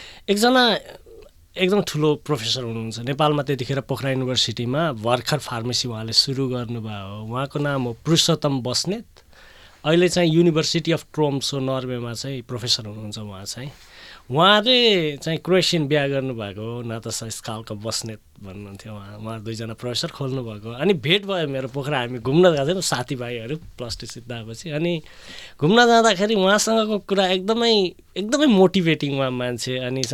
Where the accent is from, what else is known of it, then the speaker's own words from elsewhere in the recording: Butwal, Lumbini Province, Nepal; also born or lived in Kapilvastu; मेरो घर चाहिँ बुटवल हो। म जन्मेको चाहिँ कपिलवस्तु, शिक्षा चाहिँ बुटवलमै स्कुलसम्म गरेँ अनि त्यसपछि प्लस टू काठमाडौँबाट गरेर अनि मेरो ब्याचलर चाहिँ पोखरा युनिभर्सिटी सेन्ट्रल कलेजबाट